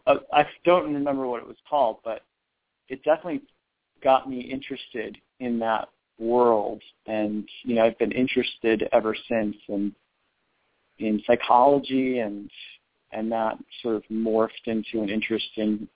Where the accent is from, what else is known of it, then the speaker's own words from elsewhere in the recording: Connecticut, United States; my experience growing up in Connecticut was different because I just went along with it all. I just went to church and wound up going to Catholic high school too